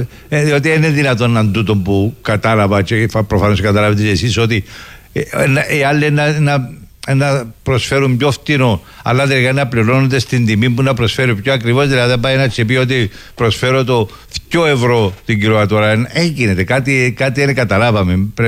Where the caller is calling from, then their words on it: Limassol, Limassol District, Cyprus; από τη Λεμεσό.